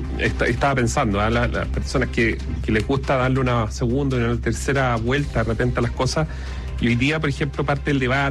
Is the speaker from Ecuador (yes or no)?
no; Chile; Entonces, como ciudadanos, como chilenos, hemos hecho ese